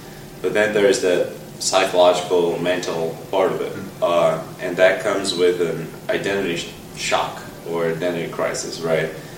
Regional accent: Brazil; I grew up in Brazil. That's where I was born and raised.

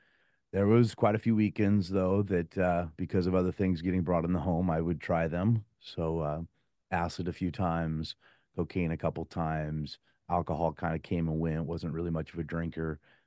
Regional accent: Bellevue, Washington, United States; I grew up in Bellevue, Washington. Great mom and dad and brother and sister, good upbringing, tiny church school

